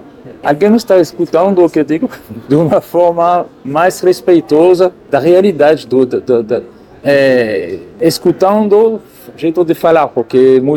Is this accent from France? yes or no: yes; France; Portuguese is a second language; now in Rio de Janeiro, Brazil; eu sou francês, por isso que eu não falo bem português.